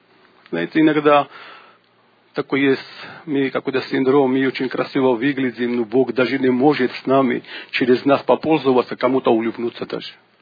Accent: Georgia; Russian is a second language; Короче, вы знаете, что я из Грузии, у меня грамматика русская нет, я знаю разговорный русский язык

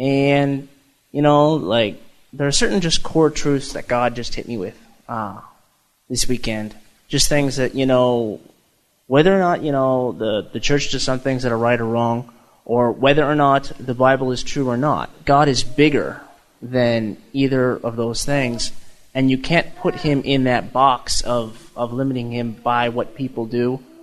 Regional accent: Everett, Washington, United States; I hail from Everett, so it was a little bit of a drive.

